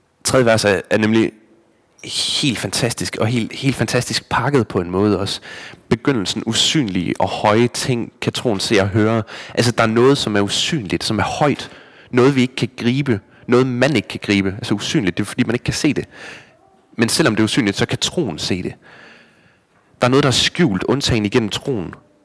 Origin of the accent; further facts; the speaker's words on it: Aulum, Central Denmark Region, Denmark; Jeg er vokset op i Aulum.